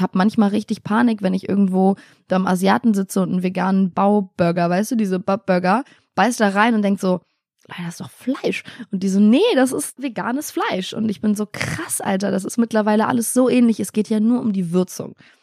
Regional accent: Italy; Ich meine, ich bin in Italien aufgewachsen

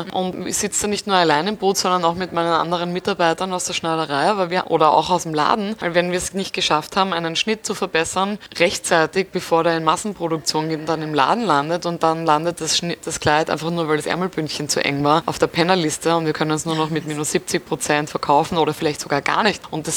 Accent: Austria; Genau, Arbeit sehen heißt das bei uns in Österreich.

